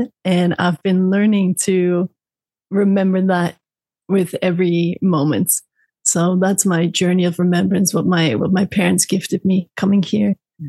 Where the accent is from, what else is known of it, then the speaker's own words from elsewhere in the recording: Netherlands; English is a second language; I'm Dutch. I'm from the Netherlands.